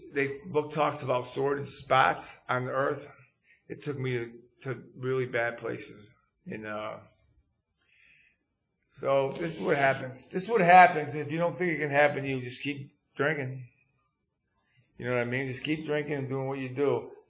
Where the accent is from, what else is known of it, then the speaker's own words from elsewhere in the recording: New York, United States; now in Pennsylvania, United States; And I come from New York on the Canadian border. I came to Pennsylvania via the Department of Corrections.